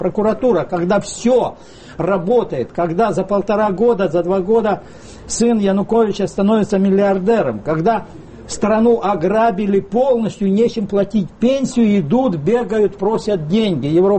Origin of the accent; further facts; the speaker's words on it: Dnipropetrovsk Oblast, Ukraine; Сам я из Восточной Украины, Днепропетровской области.